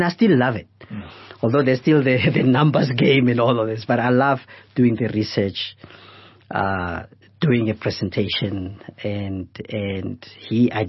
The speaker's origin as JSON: {"language": "English", "country": "Namibia", "first_language": "Oshiwambo", "second_language": "English", "said": "because I would speak Afrikaans, English, and Oshuambo, which is my mother tongue."}